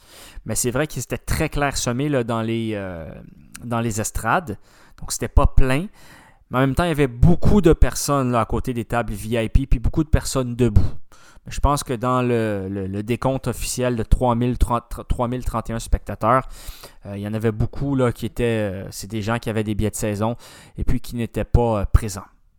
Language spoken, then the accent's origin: French; Montreal, Quebec, Canada; C'était le week-end du Championship qui était chez nous, à Montréal.